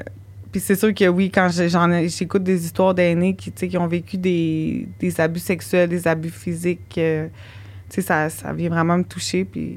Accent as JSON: {"language": "French", "town": "Montreal", "region": "Quebec", "country": "Canada", "tie": "born or raised there", "said": "vu que j'ai grandi à Montréal, tu sais, c'est sûr qu'ils savent que je viens pas de là-bas, là."}